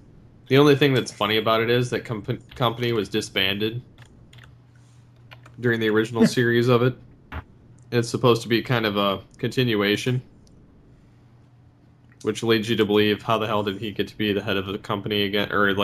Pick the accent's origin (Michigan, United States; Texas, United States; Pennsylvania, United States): Michigan, United States; Flint; born there; Because I was born in Flint, Michigan.